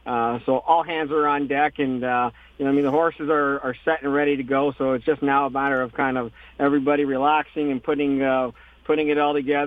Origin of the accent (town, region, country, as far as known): Canada